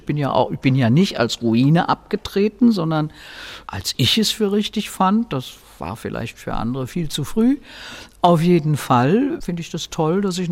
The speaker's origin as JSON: {"language": "German", "region": "Berlin", "country": "Germany", "tie": "born there", "said": "meine Heimat ist immer noch meine Geburtsstadt Berlin. Ich fühle mich Berlin immer noch verbunden und Wurzeln geschlagen habe ich halt hier im Bayerischen."}